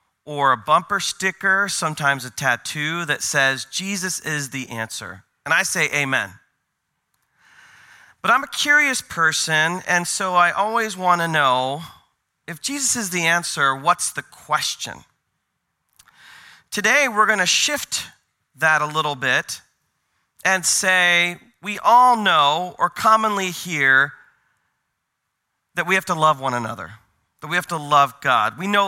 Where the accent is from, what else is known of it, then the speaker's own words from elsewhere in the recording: Portland, Oregon, United States; because I'm from Portland, Oregon.